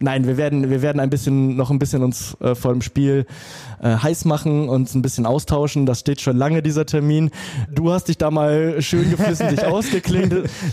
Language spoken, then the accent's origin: German; Duisburg, North Rhine-Westphalia, Germany; ich bin in Duisburg groß geworden, ne? da in Duisburg-Mitte.